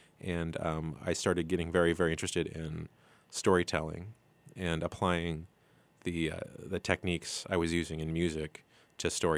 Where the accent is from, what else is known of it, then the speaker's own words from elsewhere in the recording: Springfield, United States; Well, I grew up in Springfield, and I watched the mall be built.